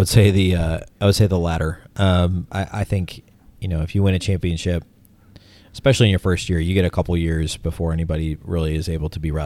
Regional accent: Minnesota, United States; because I'm not from Canada, I'm from Minnesota. It's a very different place.

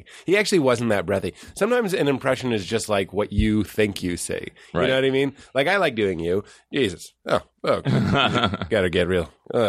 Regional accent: Lexington, Massachusetts, United States; Well, we're from Lexington.

